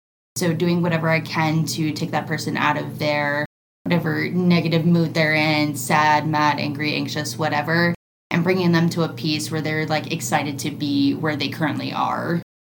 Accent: Phoenix, Arizona, United States; now in Denver, United States; I'm living right outside of Denver, Colorado. Originally from Phoenix, Arizona, so I'm from a hot state to a very cold state.

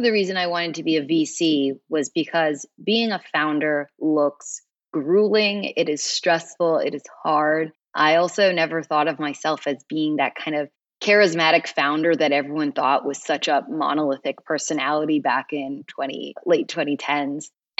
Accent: East Coast, United States; So I grew up on the East Coast and went to Harvard undergrad

